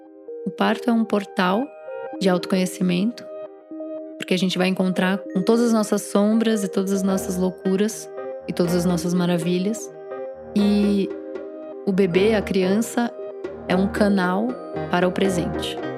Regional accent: Salvador, Bahia, Brazil; born there; Eu nasci de cesárea no hospital em Salvador, na Bahia.

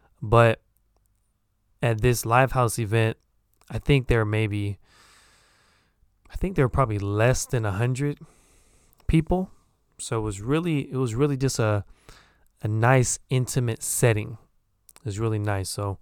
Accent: United States; accent: American; So if you're interested in my daily life and just topics about daily life from my perspective with my American accent, I hope you stay along for the journey.

